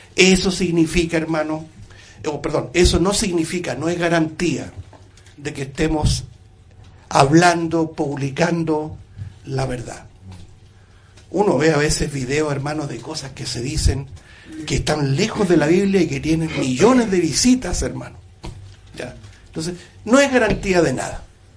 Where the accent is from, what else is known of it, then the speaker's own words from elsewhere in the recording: Chile; eso aquí, por lo menos los chilenos. Una vez dijo una persona bien analítica de nuestra personalidad como chileno